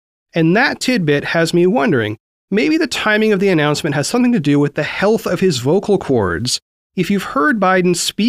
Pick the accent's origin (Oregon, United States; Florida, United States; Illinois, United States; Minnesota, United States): Oregon, United States; Meanwhile, CNN reports that Oregon, my home state, is on track to join a growing national popular vote interstate compact.